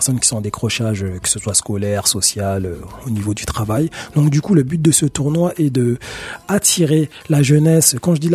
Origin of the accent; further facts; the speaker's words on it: Garges-lès-Gonesse, Île-de-France, France; Moi, je suis natif de Garges-lès-Gonesse. J'y ai fait toute ma vie et du coup, il y a une dizaine d'années, je suis venu vivre sur Saint-Brice-sous-Forêt